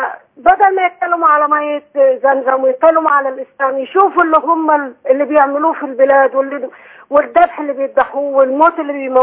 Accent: Egypt; now in Saudi Arabia; أنا مصرية بس أنا هنا في السعودية.

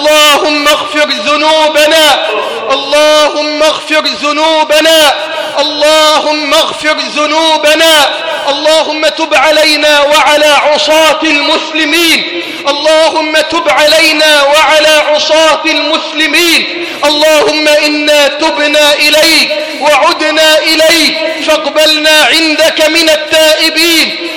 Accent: Egypt

